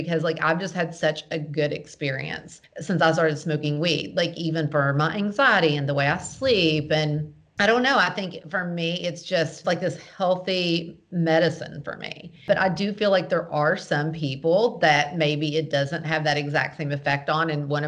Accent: the South, United States; I'm a Christian. I'm from the South.

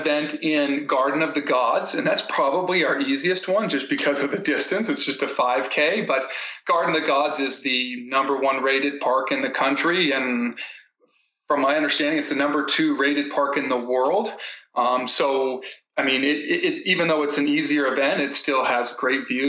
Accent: Colorado Springs, Colorado, United States; I grew up in Colorado Springs. And so even, you know, like 10, 15 years ago, I always wanted to host an event on those trails.

